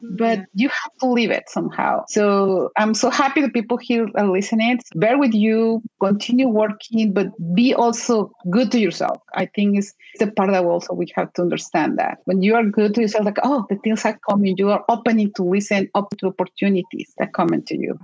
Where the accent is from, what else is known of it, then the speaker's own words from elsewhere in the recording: Mexico; accent: Mexican; English is a second language; Be okay with my accent, my Mexican accent in English.